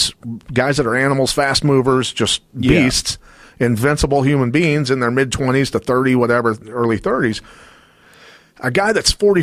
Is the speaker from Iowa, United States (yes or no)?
yes; Iowa, United States; You know, I'm a kid from Iowa going, this is fucking awesome, man.